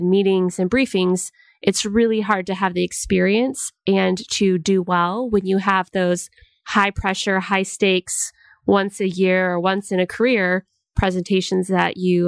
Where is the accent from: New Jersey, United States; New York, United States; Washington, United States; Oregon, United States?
Washington, United States; Yeah, I'm actually from Washington State.